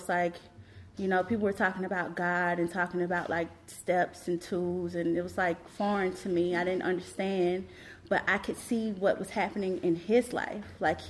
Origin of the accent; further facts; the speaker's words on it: Atlanta, Georgia, United States; now in New York City, United States; so I graduated from college and I relocated to New York City. I'm from Atlanta, Georgia.